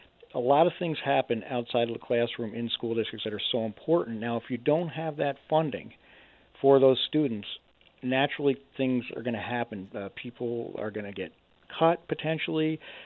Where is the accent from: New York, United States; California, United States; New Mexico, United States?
New York, United States; Loudonville; born there; I was born right outside of Albany, New York, in Loudonville.